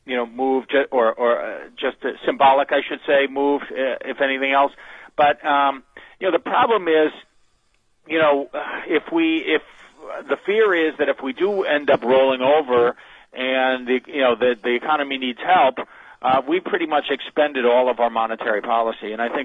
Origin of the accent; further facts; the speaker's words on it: Chicago, Illinois, United States; He's from my hometown of Chicago.